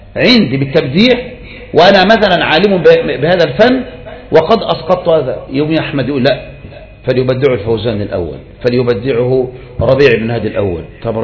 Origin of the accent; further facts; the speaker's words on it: Egypt; ولهذا مثلا بعض الناس عندنا في مصر مثلا يقول لك لا احنا لا نحكم على الشخص هذا الا اذا حكم عليه العلماء.